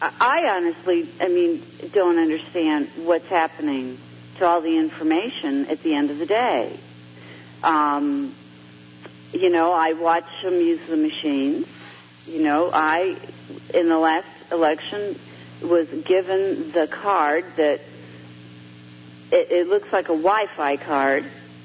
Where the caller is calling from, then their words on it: Phoenix, Arizona, United States; I am calling you from Phoenix, as you know.